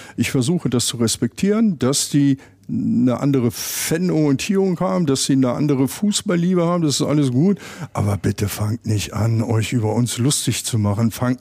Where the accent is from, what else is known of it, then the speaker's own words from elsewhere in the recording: Harz, Germany; Ich komme ja aus dem Harz ursprünglich.